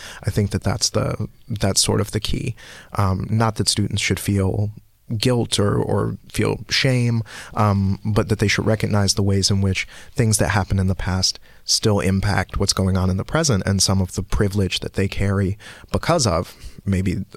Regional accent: Louisville, Kentucky, United States; growing up in Louisville, Kentucky, we actually had a field trip experience where we were made to act like slaves.

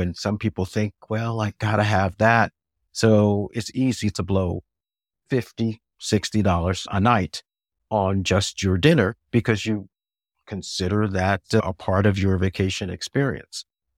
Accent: Washington, United States; right now in my hometown of Washington, it's in the 30s.

